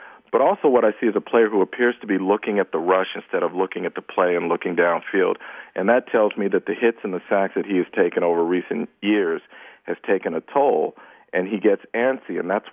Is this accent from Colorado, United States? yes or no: no; California, United States; I grew up in the Bay Area, and there was such a bond between that community and that team.